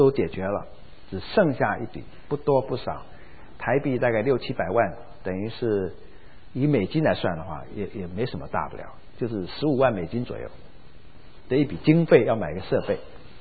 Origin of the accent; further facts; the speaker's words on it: Taiwan; 那尤其台湾来的，我们台湾人是从小就读圣贤书的